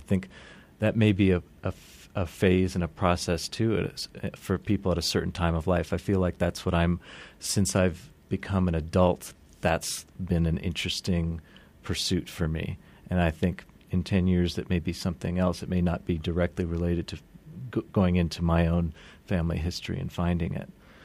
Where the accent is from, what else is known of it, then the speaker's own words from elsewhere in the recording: Santa Fe, New Mexico, United States; Well, I think that comes from growing up in Santa Fe, actually. You know, we happen to be in a place that is really culturally distinct in the United States.